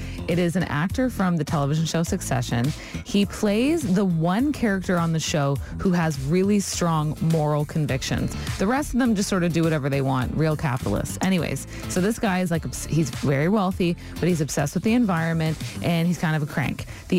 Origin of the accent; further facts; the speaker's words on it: Toronto, Ontario, Canada; As a native Torontonian, I always think of this.